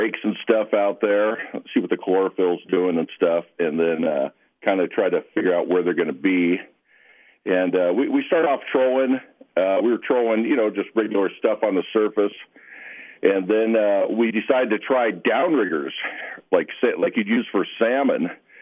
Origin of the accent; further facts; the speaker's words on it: Redondo Beach, California, United States; moved away as an adult; now in Alaska, United States; I grew up in Redondo Beach, so didn't come up here till the 80s, late 80s, when I came up to Alaska, fell in love with it and just stayed